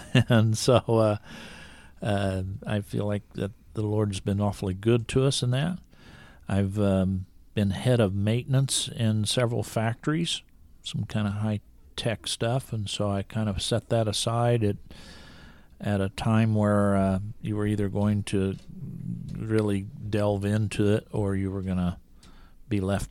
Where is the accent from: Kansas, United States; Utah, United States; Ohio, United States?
Kansas, United States; I was born and raised in Kansas, and as was Dana and our three kids.